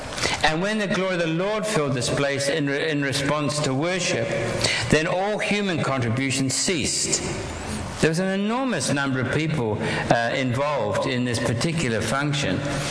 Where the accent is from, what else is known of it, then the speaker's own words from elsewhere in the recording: New Zealand; now in London, United Kingdom; But I grew up in New Zealand and in the farmlands. I don't like cities.